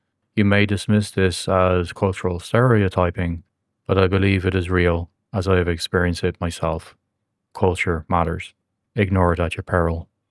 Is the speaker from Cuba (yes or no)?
no; Ireland; So, as an Irish person myself, I know I come from an open culture that likes to challenge authority.